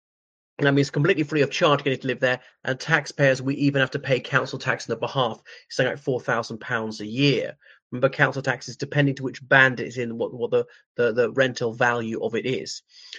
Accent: Ireland; from Ireland.

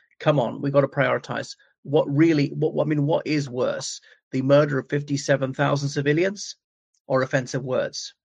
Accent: Ireland; I'm very proud as an Irishman, the Irish government, we've really stepped up to the plate.

